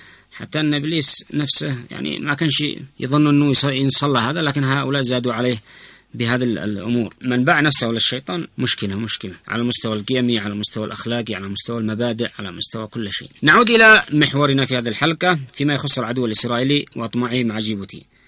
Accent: Yemen; جربناها في سوريا، لكن خليك من هؤلاء، جربناها عندنا في اليمن.

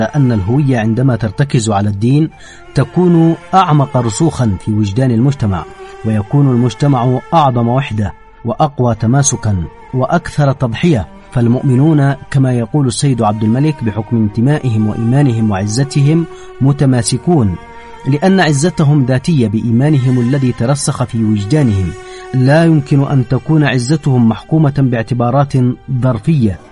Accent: Yemen; بنيت عليه كل حياتي كيمني،

